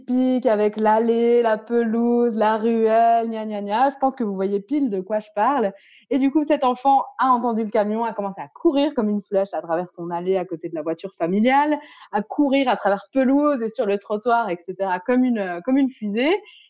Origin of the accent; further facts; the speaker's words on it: Switzerland; Alors, chez nous, en Suisse, c'est pas vraiment un truc qui existe.